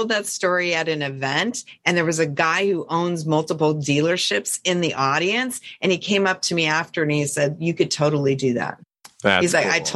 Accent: Montana, United States; And I was like, oh, I'm from Montana.

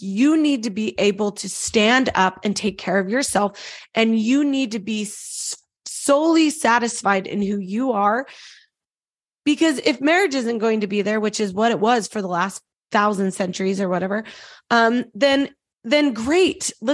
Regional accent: Utah, United States; I grew up in Utah, very Christian, mm-hmm. very, you know, LDS, Mormon.

